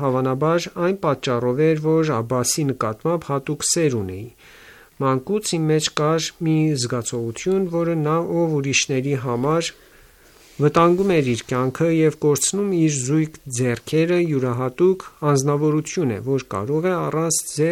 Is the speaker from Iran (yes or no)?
yes; Iran; ես նույնպես որպես իրանցի մեծացել եմ այս մշակույթի մեջ